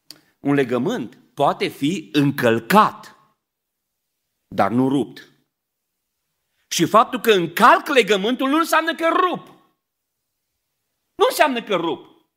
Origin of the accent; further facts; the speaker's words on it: Beclean, Bistrița-Năsăud, Romania; eu sunt din Beclean, un orășel mic.